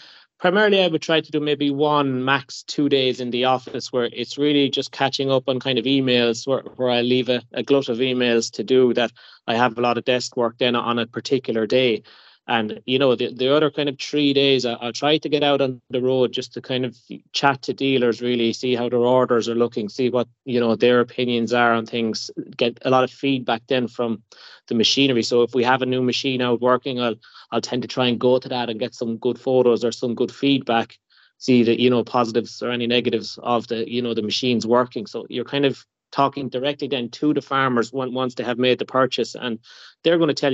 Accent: County Laois, Ireland; So I live in Laois. I grew up in Laois.

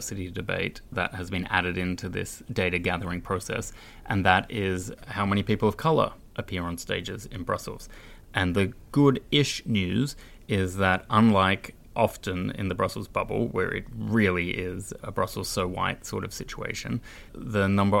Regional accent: Australia; I grew up in Australia

